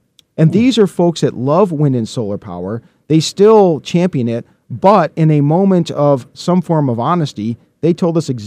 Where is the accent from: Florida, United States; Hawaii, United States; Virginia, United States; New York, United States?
Florida, United States; Of course, I'm from Florida. They always say, we're the Sunshine State.